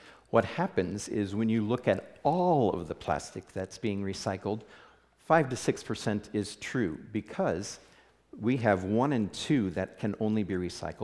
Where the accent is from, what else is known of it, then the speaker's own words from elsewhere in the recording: West Des Moines, Iowa, United States; I'm from West Des Moines, Iowa. I live there with my wife and two boys.